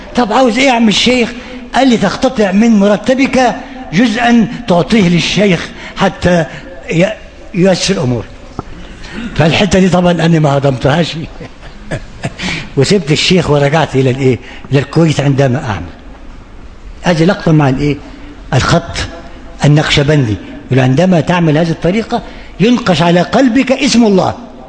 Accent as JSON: {"language": "Arabic", "country": "Egypt", "said": "قلت نعم أنا مصري."}